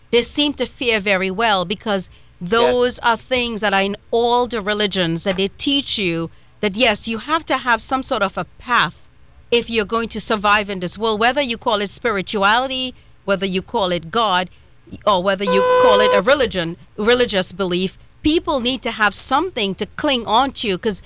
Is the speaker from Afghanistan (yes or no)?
no; Trinidad & Tobago; I grew up in Trinidad and Tobago, where we have Muslims, Hindus, Christians, and others